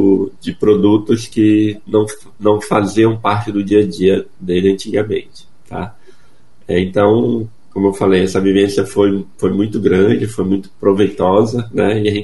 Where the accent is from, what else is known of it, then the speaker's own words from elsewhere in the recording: Santarém, Pará, Brazil; Eu sou de Santarém, do Pará, né